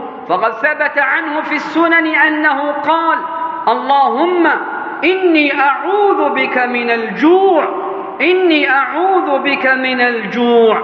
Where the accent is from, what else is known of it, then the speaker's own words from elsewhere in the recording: Yemen; اللهم ادفع عن بلادنا اليمن الفتن ما ظهر منها وما بطن